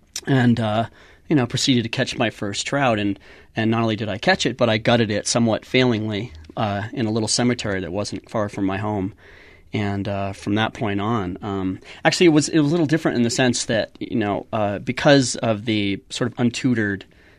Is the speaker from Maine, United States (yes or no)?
yes; Caribou, Maine, United States; moved away; a Mi'kmaq Indian neighbor of mine where I grew up in Caribou, Maine. And it was, you know, she gave it to me at a time when we were just about to move west here to Utah